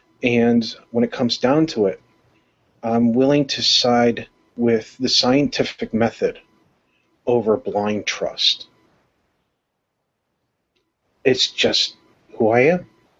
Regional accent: Maryland, United States; also born or lived in New York; I was born in Maryland, raised in New York, brought back to Maryland, and I grew up in a mixed religious household

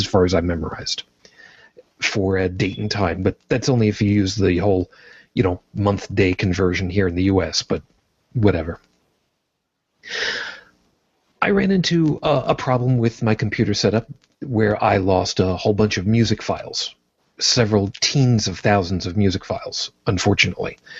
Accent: New York, United States; also born or lived in Brooklyn; I was born in Brooklyn, New York, to a Roman Catholic family. I was raised on Long Island, and I currently identify as an unabashed atheist.

